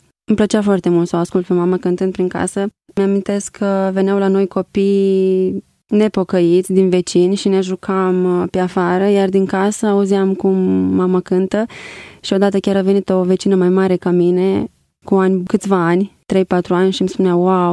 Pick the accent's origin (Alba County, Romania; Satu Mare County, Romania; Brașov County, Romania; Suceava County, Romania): Suceava County, Romania; Ipotești; Am născut în Suceava în anul 1989 și am crescut în Ipotești.